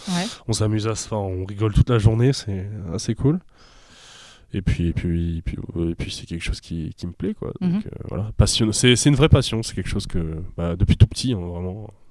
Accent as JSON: {"language": "French", "town": "Vendôme", "region": "Centre-Val de Loire", "country": "France", "said": "Et je suis un artiste vendômois, graffeur de spécialité."}